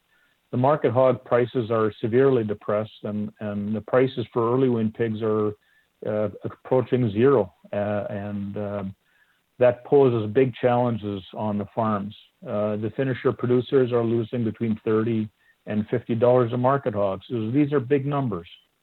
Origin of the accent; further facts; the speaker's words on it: Manitoba, Canada; I chair the Canadian Pork Council. I'm a producer from Manitoba.